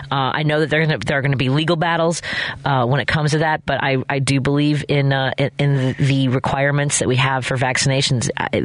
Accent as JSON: {"language": "English", "town": "Chicago", "region": "Illinois", "country": "United States", "tie": "born or raised there", "said": "I grew up in Norwood Park"}